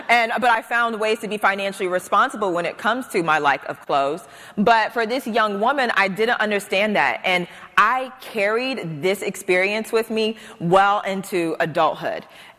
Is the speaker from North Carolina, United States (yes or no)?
yes; Charlotte, North Carolina, United States; I'm from Charlotte, North Carolina. I worked at a grocery store called Winn-Dixie in high school. And Winn-Dixie, as southern as it gets.